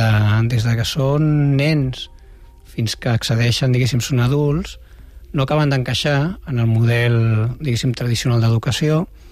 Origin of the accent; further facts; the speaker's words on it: Catalonia, Spain; els dos fundadors, doncs, som catalans, som orgullosos de ser catalans